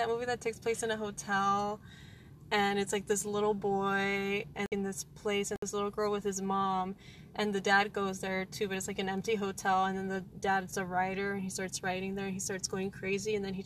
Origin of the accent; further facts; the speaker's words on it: Los Angeles, California, United States; It's just pretty much the American culture, how growing up in Venice, in Los Angeles, we still weren't really exposed to the, what is it, like American culture, the Hollywood culture?